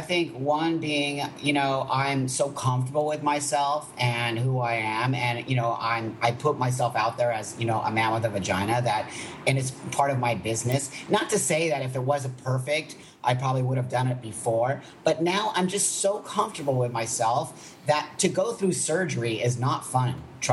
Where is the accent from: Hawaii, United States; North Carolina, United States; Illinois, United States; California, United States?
California, United States; Well, I grew up in California, but my mom was from West Virginia.